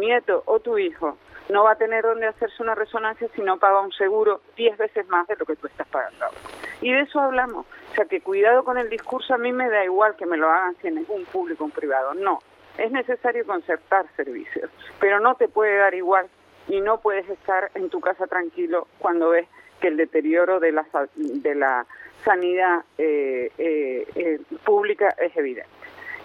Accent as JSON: {"language": "Spanish", "region": "Canary Islands", "country": "Spain", "said": "creo en el autogobierno, y más siendo Canarias, porque nosotros no nos consideran una nacionalidad histórica"}